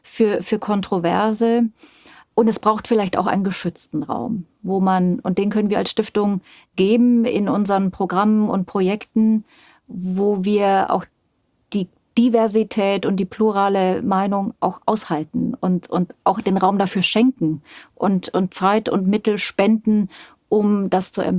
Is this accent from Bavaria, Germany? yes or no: yes; Bavaria, Germany; ich bin in Bayern groß geworden